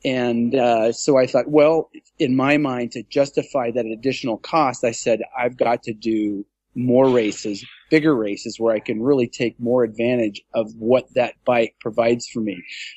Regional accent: Hawaii, United States; born there

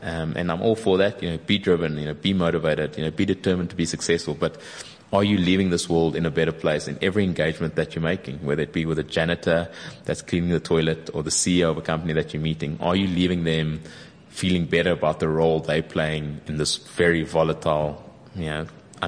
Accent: South Africa; a South African, I'm exceptionally proud to have represented my country

